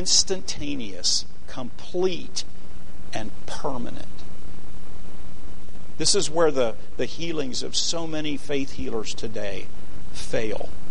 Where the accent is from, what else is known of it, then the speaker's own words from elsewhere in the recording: Pittsburgh, Pennsylvania, United States; And I knew the name because I grew up in the Pittsburgh area, and oftentimes she had healing crusades in Pittsburgh.